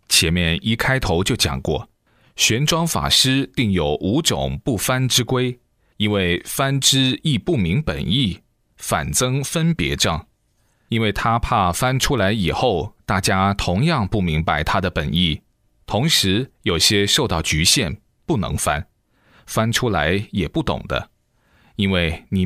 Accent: Sichuan, China; 后几年住在我的家乡，在雾中山建立的庙宇

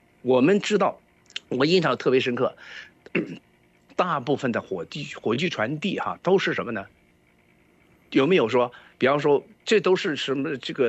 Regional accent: United States; 我来到巴黎之后，我体验到了巴黎人和我们美国人是一个巨大的差别

